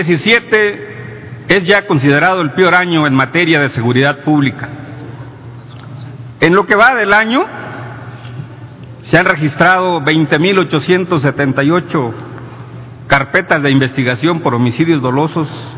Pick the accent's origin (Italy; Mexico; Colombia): Mexico; Guerrero; Vengo del estado de Guerrero y los ciudadanos allá vivimos con temor permanente.